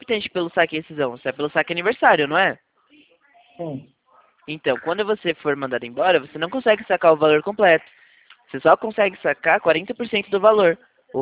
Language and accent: Portuguese; Atibaia, São Paulo, Brazil; Eu sou daqui de Atibaia.